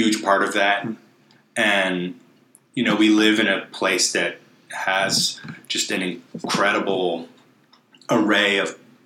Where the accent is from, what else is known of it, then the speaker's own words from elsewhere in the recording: Pine Grove Mills, Pennsylvania, United States; But I've lived in the area for almost my whole life. I grew up in Pine Grove Mills, which is just 5 miles away. I went to the local high school.